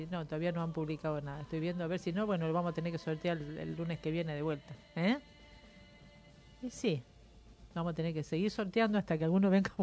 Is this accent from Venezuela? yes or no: no; Argentina; a querernos como, como país, como nación y como gente argentina.